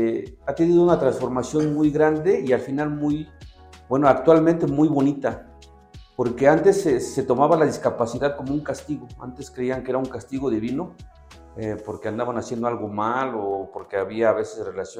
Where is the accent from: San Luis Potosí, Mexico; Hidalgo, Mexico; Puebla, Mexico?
Hidalgo, Mexico; soy orgullosamente hidalguense y lo quiero recalcar porque he podido llevar a mi estado a muchos lugares y he podido presumir de mi estado en muchos lugares